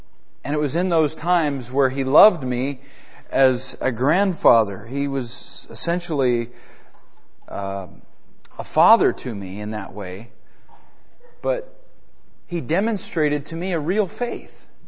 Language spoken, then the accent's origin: English; Oroville, California, United States; also born or lived in Bay Area; I was born in Northern California. My mother is a professing believer. My father is a professing unbeliever. I grew up in a little town called Oroville. Actually, I lived in the Bay Area for about 8 years.